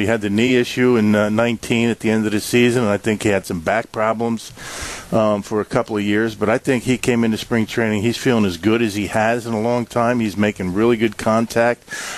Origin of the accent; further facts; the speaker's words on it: New Jersey, United States; By the way, I grew up in New Jersey, and I was always a Giants fan.